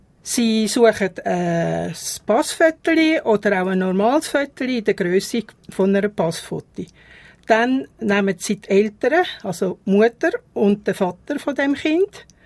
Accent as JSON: {"language": "German", "town": "Wynigen", "region": "Bern", "country": "Switzerland", "tie": "born or raised there", "said": "mein Heimatort ist Wynigen bei Burgdorf"}